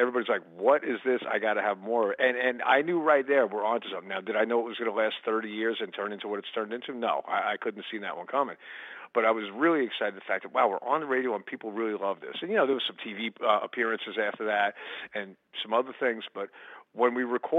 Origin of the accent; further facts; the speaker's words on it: Long Island, New York, United States; Paul and I both grew up just outside of New York City. We come from Long Island. And, you know, where I grew up was literally, I think, 42 miles away from the Midtown Tunnel.